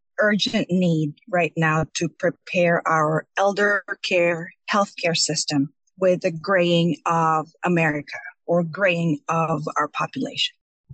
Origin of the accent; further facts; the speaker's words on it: Sacramento, California, United States; I am from Sacramento, California.